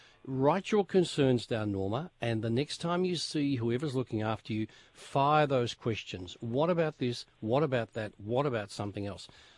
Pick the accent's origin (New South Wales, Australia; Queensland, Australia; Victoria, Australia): Victoria, Australia; You're talking to a Kooyarrup boy here.